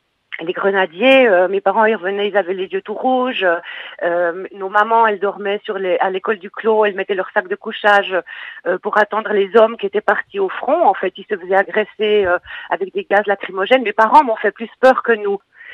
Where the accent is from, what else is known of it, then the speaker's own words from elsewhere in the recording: Jura, Switzerland; Je ne dis pas que je suis vaudois, je suis mariée avec un vaudois, mais moi je suis jurassienne.